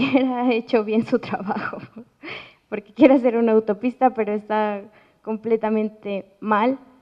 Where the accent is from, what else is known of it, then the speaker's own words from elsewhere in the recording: Ayotuzco, State of Mexico, Mexico; vengo de la comunidad de Ayotuzco.